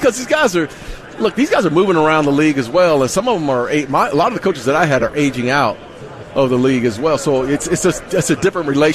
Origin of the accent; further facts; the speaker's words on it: Phoenix, Arizona, United States; I grew up in Phoenix. Grew up on the west side.